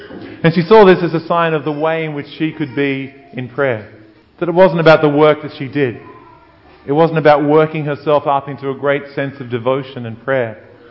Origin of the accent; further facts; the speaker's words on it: Bega, New South Wales, Australia; I can remember back growing up in Bega on those, you know, long summer afternoons